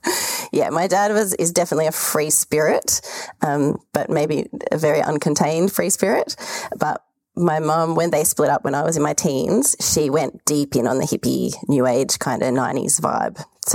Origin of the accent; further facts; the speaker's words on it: Frankston, Victoria, Australia; born there; I was born in Victoria in Melbourne, or in Frankston. So that's in Australia, down the bottom of Australia for people that aren't Australian. And it's kind of a coastal area.